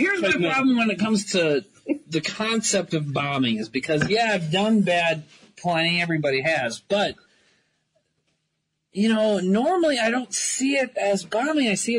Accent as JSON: {"language": "English", "town": "Watertown", "country": "United States", "tie": "born or raised there", "said": "It was a Christmas party that I did in my hometown, Watertown, in 2000, I want to say 13, but I'm not sure."}